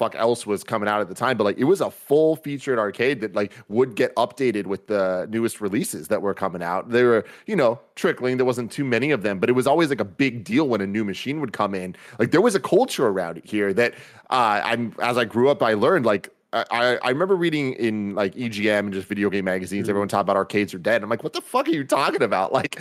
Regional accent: San Francisco, California, United States; I was so lucky growing up in San Francisco because Pier 39 had a legendary arcade

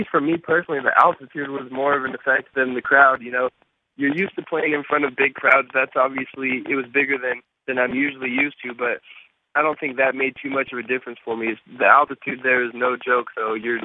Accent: Colorado, United States; also born or lived in Canada; I grew up in Colorado. I was born in Canada, and then I moved to Colorado when I was young.

